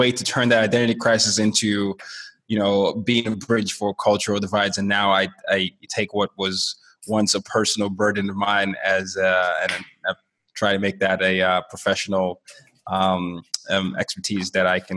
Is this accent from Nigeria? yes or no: yes; Nigeria; I'm a Nigerian who grew up in 5 countries and 4 continents. So for much of my life, I've been essentially the minority everywhere I've been.